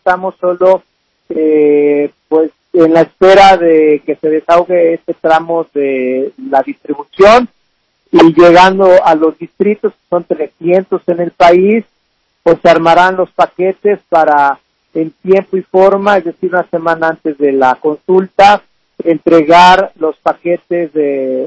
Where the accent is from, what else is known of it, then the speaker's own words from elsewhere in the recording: Mexico; se nos preguntará como mexicanas y mexicanos una cuestión muy concreta